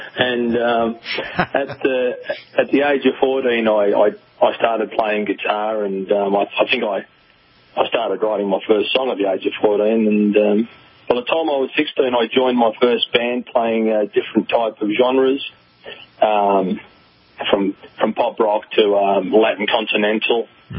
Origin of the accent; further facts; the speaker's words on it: Australia; also born or lived in Italy; Well, I was actually born in Italy, and we migrated to Australia when I was almost at the age of three.